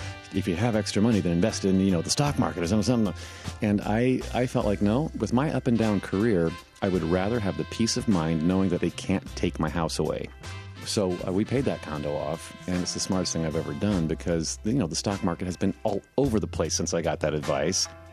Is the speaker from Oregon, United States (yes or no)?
no; Indianapolis, Indiana, United States; I was born in 1960. I grew up in Indianapolis, Indiana. So I'm a good Midwestern boy.